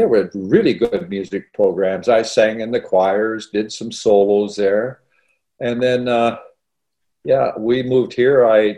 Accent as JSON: {"language": "English", "town": "Durham", "region": "Ontario", "country": "Canada", "tie": "born or raised there", "also_born_or_lived": "Owen Sound", "said": "I was born in Owen Sound, 1949, October the 1st. We lived there. I still have quite a few relatives in Owen Sound, and we lived there for about a year, and then we moved to Durham, Ontario, a little town."}